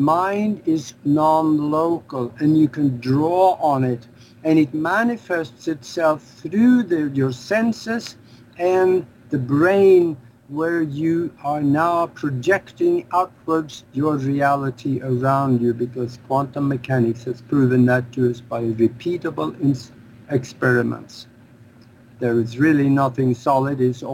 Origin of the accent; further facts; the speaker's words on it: Norway; English is a second language; now in United States; I came over from Norway to the United States. And I had a little bit of a language problem.